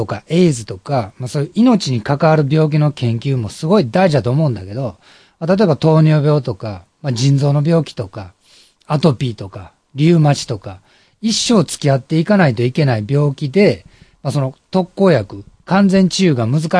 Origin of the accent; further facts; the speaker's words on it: Kobe, Hyogo, Japan; 俺は特に神戸出身だからさ、神戸にはたくさんの外国人が住んでて